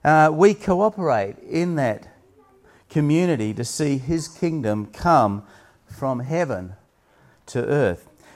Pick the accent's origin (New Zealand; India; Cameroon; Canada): New Zealand; Wellington; grew up in arguably the windiest capital city in the world, at least that's what my father taught me as a little boy growing up in Wellington in New Zealand